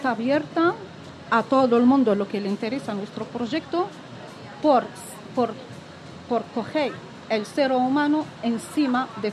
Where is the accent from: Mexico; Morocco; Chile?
Morocco; Tangier, Tanger-Tetouan-Al Hoceima; es una ciudad en el norte de Marruecos, cerca de Tánger, porque nosotros somos de Tánger.